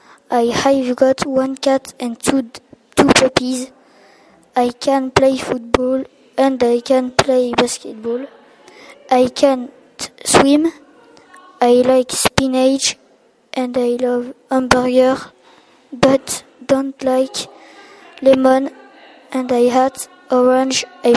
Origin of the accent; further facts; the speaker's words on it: France; English is a second language; I am 10 years old. I come from France.